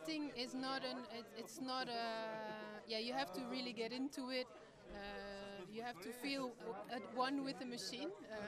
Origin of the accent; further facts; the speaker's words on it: Konstanz, Baden-Württemberg, Germany; I'm from Konstanz